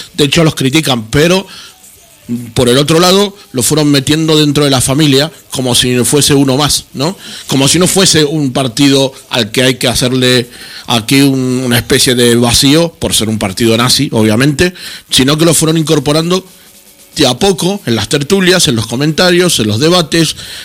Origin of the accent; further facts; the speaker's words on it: Buenos Aires, Argentina; yo soy de Buenos Aires, puedo tener nostalgia de mi vida en Buenos Aires